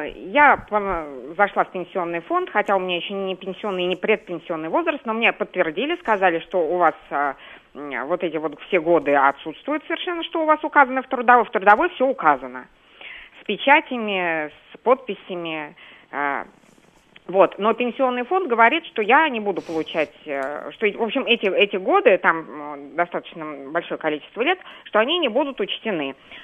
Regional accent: Moscow, Russia; Хотя я москвичка и родилась и выросла в Москве, работаю в Москве.

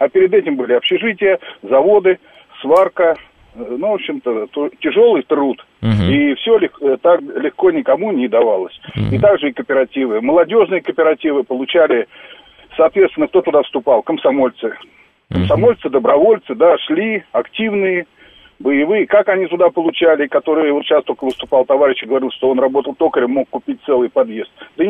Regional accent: Moscow, Russia; я тоже москвич

